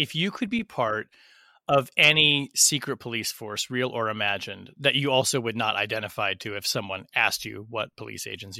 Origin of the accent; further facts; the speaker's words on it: Portland, Oregon, United States; Let us start with Portland, my hometown.